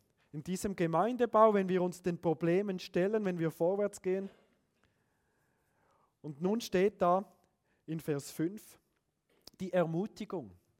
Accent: Switzerland; Wir sind als Schweizer super, stammtischartig wissen wir es immer besser.

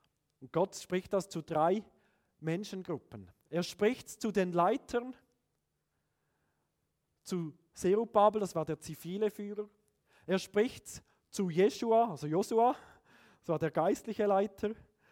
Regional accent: Switzerland; Wir sind als Schweizer super, stammtischartig wissen wir es immer besser.

